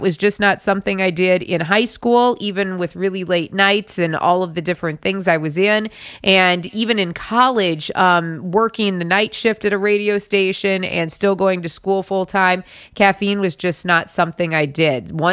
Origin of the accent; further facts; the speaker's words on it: South Dakota, United States; when I was growing up in South Dakota.